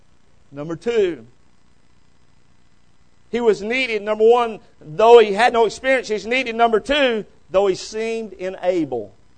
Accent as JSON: {"language": "English", "town": "Chucky", "region": "Tennessee", "country": "United States", "said": "I'm from Chucky, Tennessee. I pastor in Chucky."}